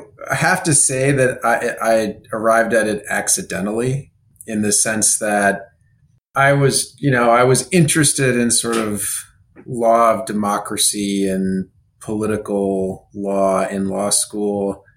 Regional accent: Kansas, United States; now in Washington, United States; I'm from Kansas. That moved to DC to work in politics.

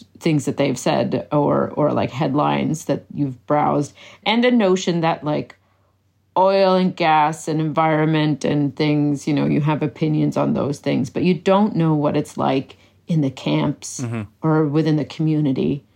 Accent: Nova Scotia, Canada; And I grew up in Cape Breton. This was the home to the Sydney Tar Ponds, which was, for the longest time, the largest toxic waste site in North America.

